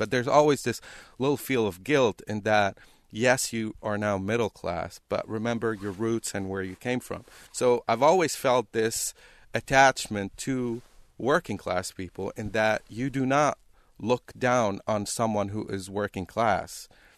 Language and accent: English; Lebanon; also born or lived in San Francisco; I'm from Lebanon. I'm from the Middle East.